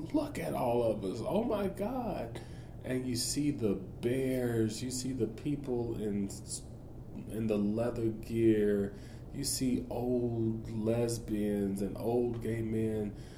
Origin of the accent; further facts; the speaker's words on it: United States; an American in Europe. Is you're a minority, and I was a multiple minority, black gay man in Austria.